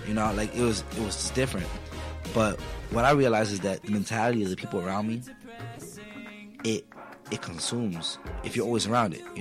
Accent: New York City, New York, United States; because when I grew up in the Bronx, right, I was very angry as a kid.

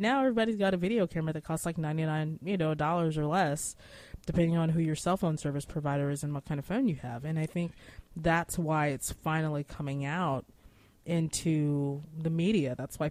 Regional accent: Outer Banks, North Carolina, United States; I was back home. I'm from the Outer Banks of North Carolina.

